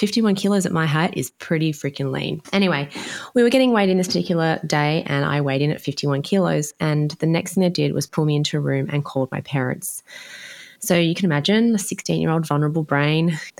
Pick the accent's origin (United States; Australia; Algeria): Australia; Canberra, Australian Capital Territory; So we grew up in Canberra and we grew up doing a lot of ballet.